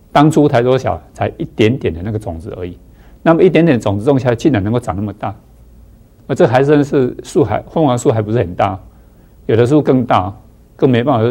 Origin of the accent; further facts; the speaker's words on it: China; 我们都有吃米、哦、我们中国人的习惯里面